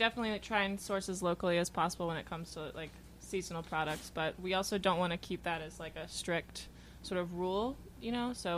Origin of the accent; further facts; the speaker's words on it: Queens, New York, United States; I'm from Queens, New